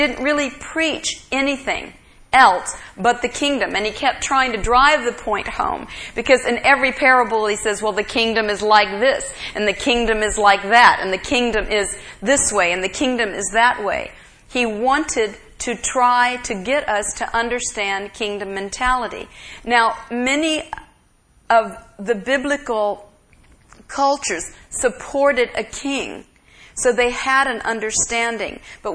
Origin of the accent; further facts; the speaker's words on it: United States; I love my country, and I am very thankful that I am an American.